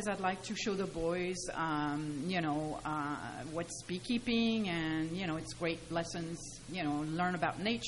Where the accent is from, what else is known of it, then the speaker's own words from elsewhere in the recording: France; English is a second language; moved away as an adult; now in United States; as you can hear by my accent, you know, we moved from France 20 years ago. I mean, August 12th, so 20 years exactly ago.